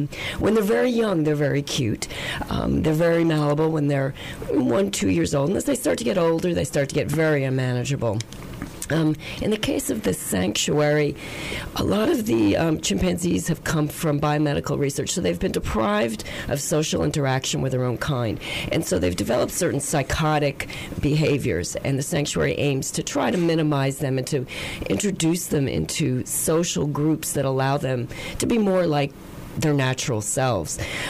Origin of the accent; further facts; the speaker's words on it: Pennsylvania, United States; No, I'm not. I'm from Pennsylvania.